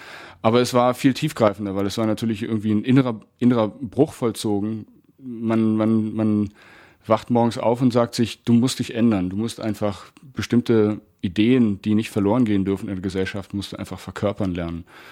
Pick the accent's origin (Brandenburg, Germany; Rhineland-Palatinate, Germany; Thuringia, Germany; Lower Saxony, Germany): Lower Saxony, Germany; Hildesheim; born there; also born or lived in Cologne; now in Berlin, Germany; bin 37 Jahre alt. Ich bin geboren in der Stadt Hildesheim. Das ist in Niedersachsen und liegt in der Nähe von Hannover. Ich bin im Oktober 2002 nach Berlin gezogen